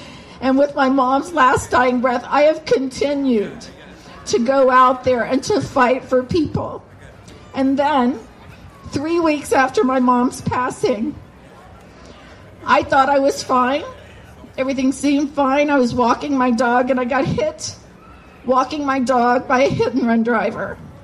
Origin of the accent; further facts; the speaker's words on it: Ohio, United States; And now I'm in a situation where I'm going back to Ohio, my home state.